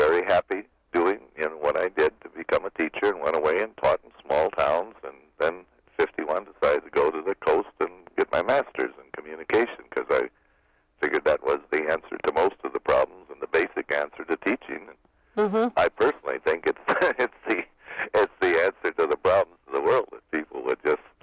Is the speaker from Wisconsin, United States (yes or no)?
yes; Wisconsin, United States; I grew up in Wisconsin, and I was a typical street kid